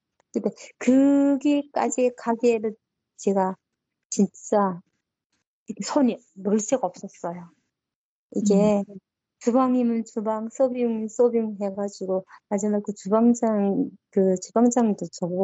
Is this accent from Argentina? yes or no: no; North Korea; accent: North Korean dialect; now in South Korea; 저 면접하는 과정에 제가 북한 사투리가 나왔나 봐요.